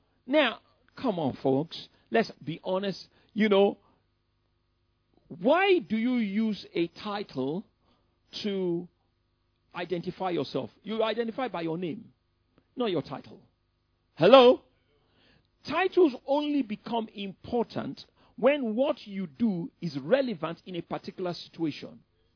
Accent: England, United Kingdom; I just told him I came from England.

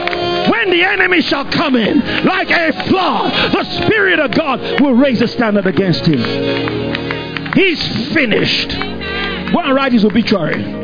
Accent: Nigeria; born there; it's not an accident I was born in Nigeria.

